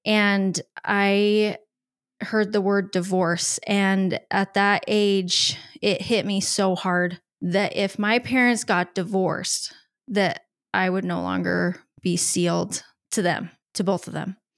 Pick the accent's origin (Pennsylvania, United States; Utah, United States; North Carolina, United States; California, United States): Utah, United States; born there; I was born here in Utah.